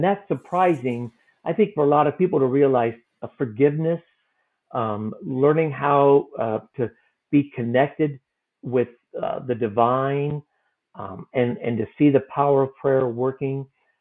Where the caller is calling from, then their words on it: Carmel, Indiana, United States; Well, I live in Carmel, Indiana, which is a suburb of Indianapolis, Indiana.